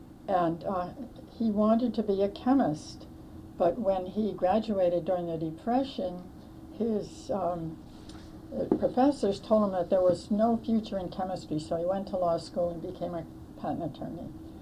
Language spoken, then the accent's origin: English; Washington, District of Columbia, United States; born there; Oh, well, I was born in Washington, D.C., August 3rd, 1934. Don't tell anybody, so I'll be 73 years old.